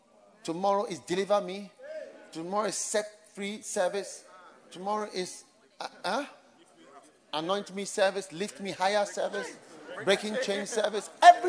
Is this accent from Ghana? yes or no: yes; Ghana; but I'm from Ghana